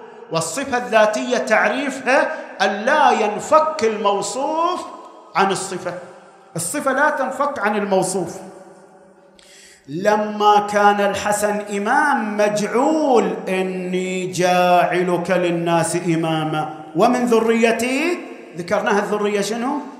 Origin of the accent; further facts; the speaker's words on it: Qatif, Eastern Province, Saudi Arabia; يوجد عندنا في القطيف في غيره في العراق في البحرين توجد منابر محترم